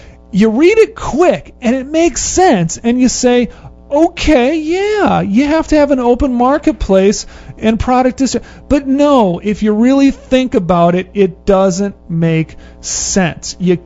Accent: Minnesota, United States; No, I like to give the excuse that I grew up in Minnesota

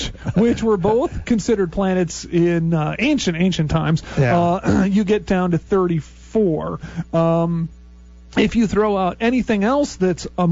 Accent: Burnsville, Minnesota, United States; my local town claim to fame was that prostitute number two in Fargo was from my hometown, Burnsville.

